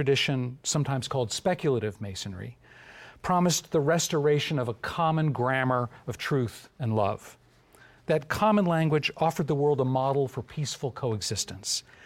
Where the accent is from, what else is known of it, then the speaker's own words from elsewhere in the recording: Boston, Massachusetts, United States; I was in Boston, my hometown, working on a book about the 19th century freedom struggle of black Bostonians during the Civil War era